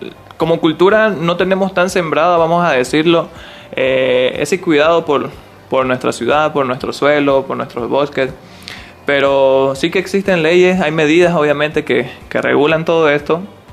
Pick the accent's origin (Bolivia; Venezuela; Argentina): Bolivia; Santa Cruz de la Sierra, Santa Cruz; Yo vengo de la ciudad de Santa Cruz, ¿no?